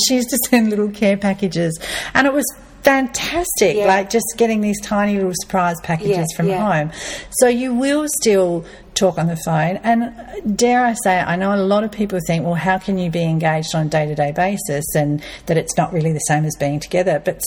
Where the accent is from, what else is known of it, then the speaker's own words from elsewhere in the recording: Renmark, South Australia, Australia; I knew when I went off to school that I was from Renmark and that I had a very strong base in Renmark and that I had a whole life there and I grew up there.